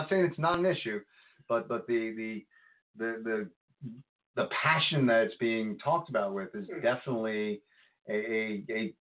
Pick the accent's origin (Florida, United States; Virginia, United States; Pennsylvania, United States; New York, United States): New York, United States; Congers; You know, it was weird because like Congers, I grew up in Congers, and Congers was much more Christian Catholic kind of vibe, and New City was more Jewish.